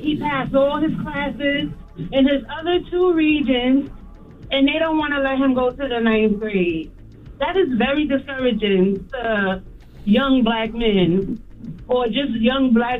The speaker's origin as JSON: {"language": "English", "region": "New York", "country": "United States", "tie": "born or raised there", "said": "I was raised in Lenox Terrace."}